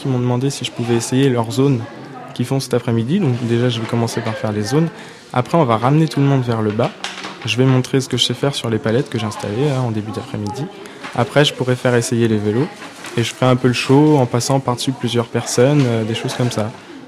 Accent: Le Mans, Pays de la Loire, France; parce que je suis du Mans.

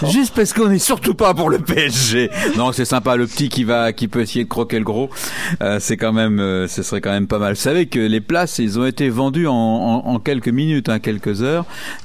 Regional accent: Pays de la Loire, France; Quand on va en France, bonjour, on vient de la Sarthe.

